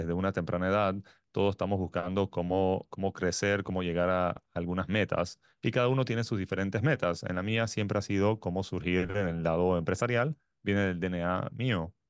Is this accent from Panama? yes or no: yes; Colón, Panama; also born or lived in United Arab Emirates; yo estuve en Colón hasta una temprana edad de la escuela, estuve en el CIC y después hice universidad fuera de Panamá.